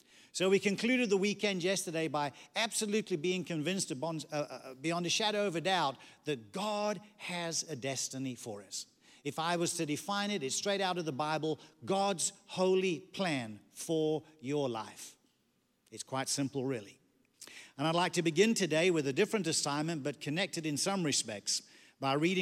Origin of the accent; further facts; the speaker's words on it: England, United Kingdom; I often say that being an Englishman at my core, we don't weep easily.